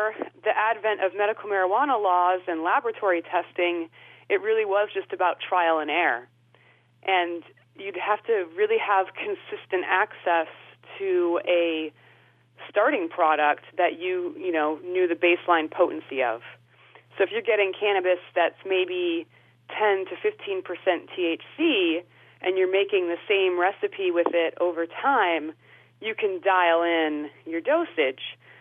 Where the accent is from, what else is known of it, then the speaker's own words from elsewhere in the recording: Cleveland, Ohio, United States; it was interesting growing up in Cleveland, and we just didn't have the access to the incredible produce that you have in some other parts of the country.